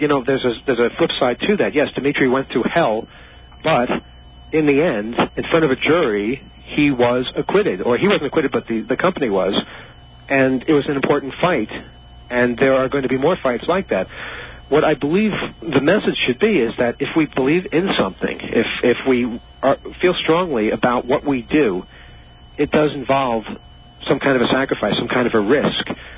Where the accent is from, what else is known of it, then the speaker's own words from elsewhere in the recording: United States; And, you know, being an American, I couldn't really fathom that.